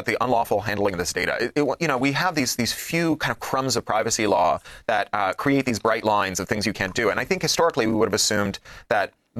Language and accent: English; Toronto, Ontario, Canada; You know, I grew up in Toronto